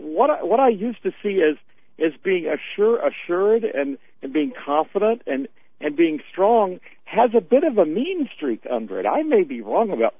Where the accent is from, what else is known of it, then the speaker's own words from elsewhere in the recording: the South, United States; I mean, I know them all. I grew up in the South.